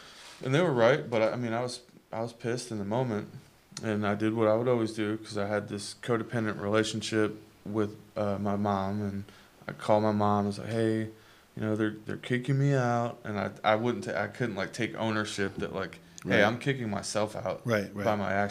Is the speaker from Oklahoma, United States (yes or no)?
no; Jacksonville, Florida, United States; I'm not from Atlanta. I'm from Jacksonville, Florida.